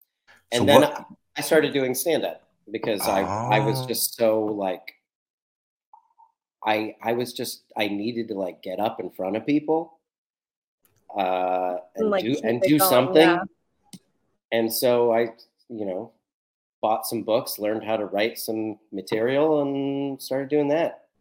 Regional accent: Columbus, Ohio, United States; I'm from Columbus, Ohio. And so limited casting pool.

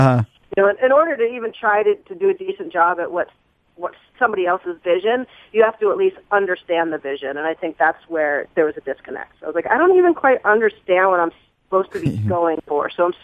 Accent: the South, United States; but I'm a girl from the South.

